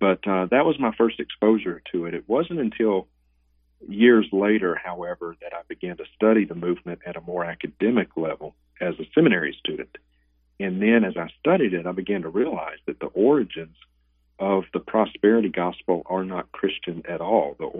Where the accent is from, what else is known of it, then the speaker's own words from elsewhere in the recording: Vicksburg, Mississippi, United States; she came to do a healing crusade in my hometown, back in Vicksburg, Mississippi, where I was raised.